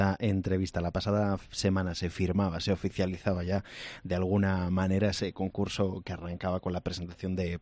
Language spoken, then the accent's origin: Spanish; Valladolid, Castile and León, Spain; yo que soy de Valladolid